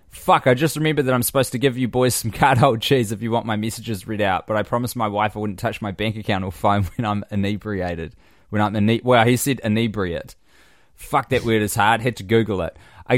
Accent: Canada; I am Canadian, and boy, do I love our sweet cheesy fries, gravy, love poutine.

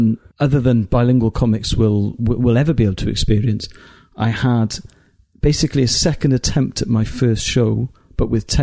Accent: Wales, United Kingdom; first language Welsh; English is a second language; It is my first language. It's the language I would speak with my parents and my sisters, and okay, it was the language I went to school in.

